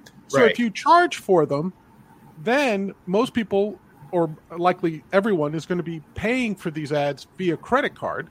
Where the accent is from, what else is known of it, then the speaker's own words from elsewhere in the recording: New York, United States; I'm a New Yorker. I still live in New York.